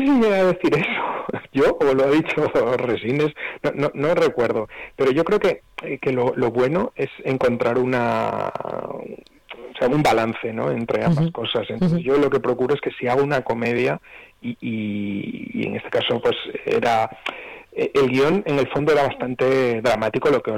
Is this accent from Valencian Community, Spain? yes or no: yes; Valencia, Valencian Community, Spain; yo soy valenciano, hacía mucho tiempo que no rodaba una película en Valencia y me apetecía mucho volver a casa